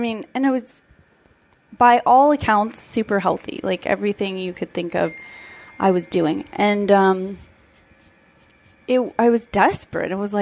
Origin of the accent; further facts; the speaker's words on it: Salinas, California, United States; I grew up in Salinas, California.